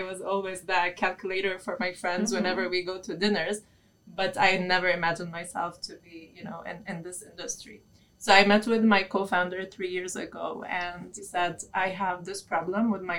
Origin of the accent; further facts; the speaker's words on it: Palestine; I come from Palestine